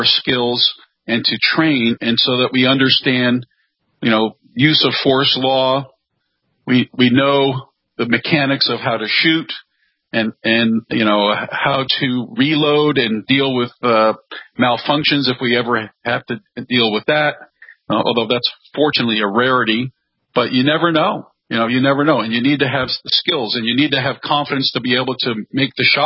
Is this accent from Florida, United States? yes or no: no; San Antonio, Texas, United States; from San Antonio.